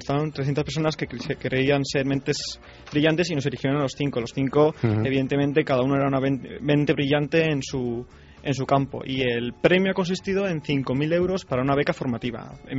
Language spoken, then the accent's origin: Spanish; Spain; yo me apetece mucho pues estar aquí en mi país. Yo me siento muy europeo, pero también me siento muy español.